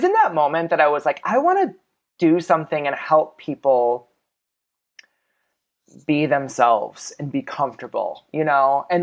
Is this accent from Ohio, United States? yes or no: no; Benton Harbor, Michigan, United States; now in Grand Rapids, United States; I've born and raised and have lived in Michigan my whole life. I'm originally from Benton Harbor, St. Joe, Michigan. I moved to Grand Rapids actually originally for cosmetology school